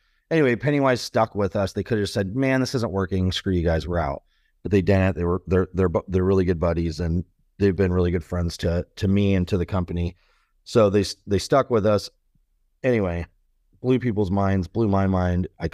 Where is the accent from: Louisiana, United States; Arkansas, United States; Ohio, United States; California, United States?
California, United States; It was something that was in my hometown at the time, from Orange County, where I was born and raised.